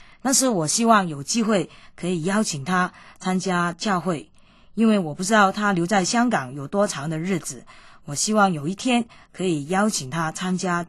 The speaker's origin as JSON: {"language": "Chinese", "region": "Guangdong", "country": "China", "lives_now": "Hong Kong", "said": "我也分享一些我们广东人喜欢喝的老火汤给他。"}